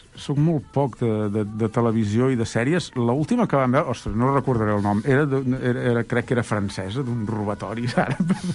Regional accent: Sant Quirze de Besora, Catalonia, Spain; also born or lived in Vic; Jo vaig néixer a Vic, soc fill de Sant Quirze de Besora, però vaig néixer a Vic tècnicament, diguéssim, i he vist des de fa molts anys que ens vam casar amb l'Anna i estem arrelats a Vic.

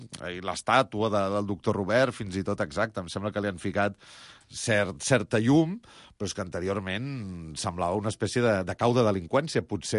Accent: Barcelona, Catalonia, Spain; Jo, que sóc del Guinardó, de petit Passeig Maragall era la meva frontera a la part baixa i Verge de Montserrat a l'alta.

